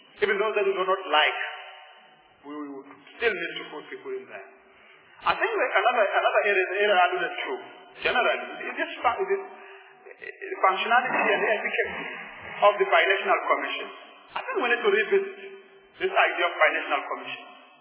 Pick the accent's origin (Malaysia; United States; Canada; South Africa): South Africa; on the basis of our experience as a South African, a purely South African approach to these particular things?